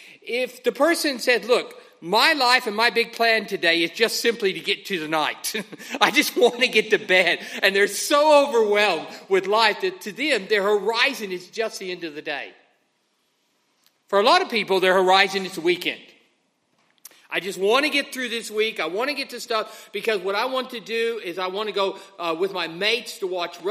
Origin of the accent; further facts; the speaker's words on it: Texas, United States; I grew up in West Texas